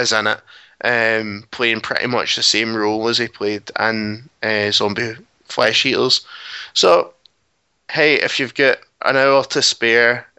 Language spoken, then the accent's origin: English; Scotland, United Kingdom; I'm from Scotland, so I should be writing like